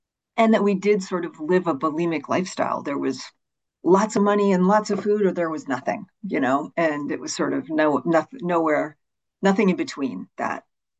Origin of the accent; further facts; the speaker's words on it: East Coast, United States; now in Venice, United States; I grew up on the East Coast, and by this time I was living in Venice, California, and in Southern California